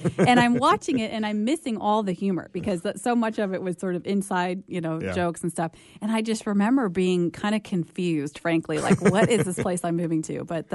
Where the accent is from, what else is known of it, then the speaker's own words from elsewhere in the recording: Midwest, United States; also born or lived in Colorado Springs; now in Fresno, United States; I moved to Fresno directly from Colorado Springs, having been raised in the Midwest.